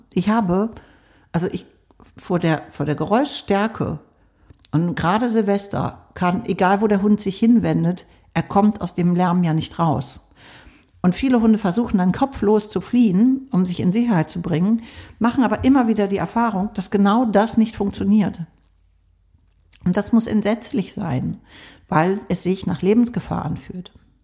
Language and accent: German; Hamburg, Germany; wir wohnen ja auf dem Land und ich komme aber aus Hamburg.